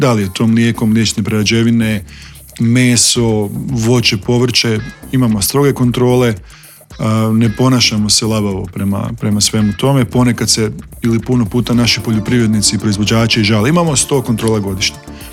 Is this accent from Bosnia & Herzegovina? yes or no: no; Virovitica-Podravina County, Croatia; ja sam znači iz Virovitičko-podravske županije